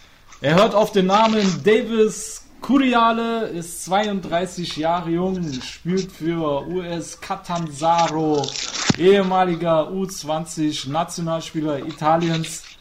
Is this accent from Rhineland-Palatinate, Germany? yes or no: yes; Trier, Rhineland-Palatinate, Germany; now in Cologne, Germany; Also ich bin ja zugezogener Kölner gewesen. Ich bin eigentlich ursprünglich aus Trier.